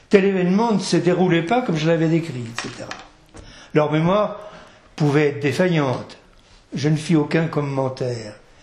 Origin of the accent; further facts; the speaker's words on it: Argent-sur-Sauldre, Centre-Val de Loire, France; un souvenir d'enfance important pour moi, qui est celle des défilés des communistes dans mon village natal, Argent-sur-Saulle, dans le Cher.